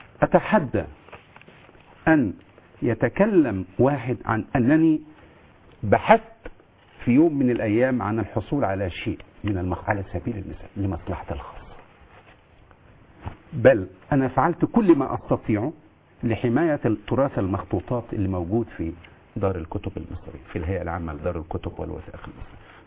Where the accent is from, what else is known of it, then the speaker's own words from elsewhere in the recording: Egypt; نحن مصريون